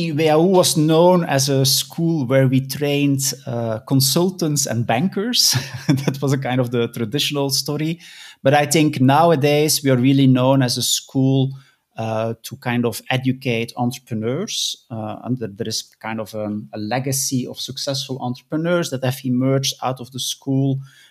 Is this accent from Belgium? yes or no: yes; Flanders, Belgium; I'm originally from Belgium. So I grew up in the Flemish part of Belgium, did my bachelor and master and PhD at the University of Leuven